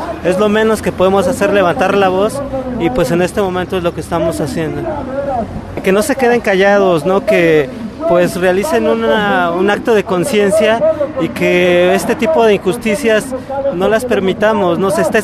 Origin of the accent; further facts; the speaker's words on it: Mexico; que nos hicieran lo mismo a nosotros como mexicanos